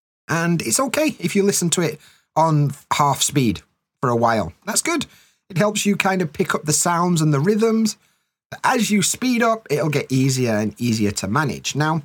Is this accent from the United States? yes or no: no; Yorkshire and the Humber, United Kingdom; I'm from Yorkshire. My accent is hard to understand.